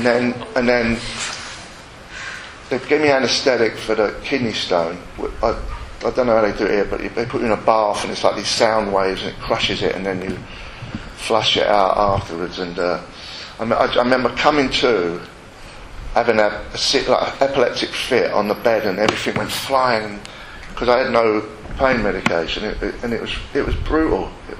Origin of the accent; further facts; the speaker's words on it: Shepherd's Bush, London, United Kingdom; I was brought up in Annesmouth and Shepherd's Bush